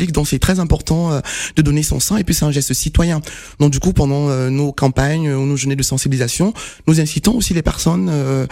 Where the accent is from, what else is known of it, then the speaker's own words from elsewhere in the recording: Cameroon; Déjà parce que je suis camerounaise, hein, il faut le souligner.